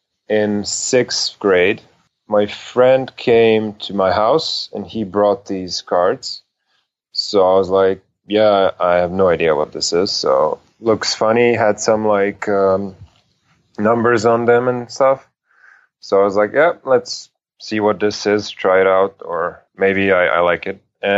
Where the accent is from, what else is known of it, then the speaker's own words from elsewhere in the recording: Novi Sad, Vojvodina, Serbia; English is a second language; That's my home country, as well as my hometown is Novi Sad, and I've been living there since I was born.